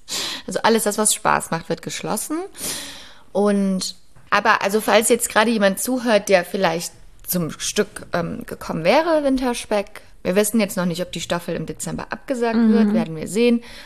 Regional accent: Saxony, Germany; Bei uns in Sachsen ist es, glaube ich, schlimmer als bei euch in NRW, ne?

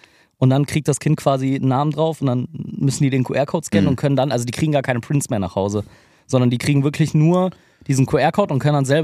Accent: Bottrop, North Rhine-Westphalia, Germany; ich komme ja aus Bottrop.

